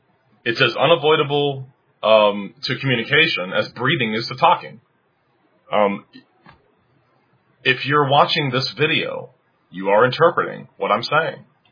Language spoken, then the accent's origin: English; Cincinnati, Ohio, United States; because that was in the place where I grew up in Cincinnati, Ohio, was very, very Roman Catholic town